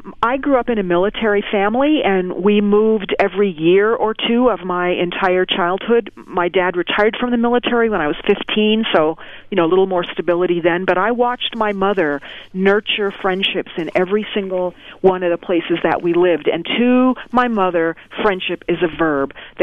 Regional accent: United States; moved away as an adult; now in New Zealand; I'm an American. I've lived in New Zealand 6 years.

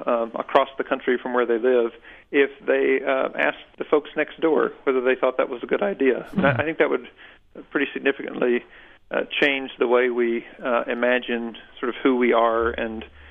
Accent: Southern United States, United States; In some ways, I grew up in a community like this. I'm from the American South. We were a farming, sort of a dying farming community where I grew up

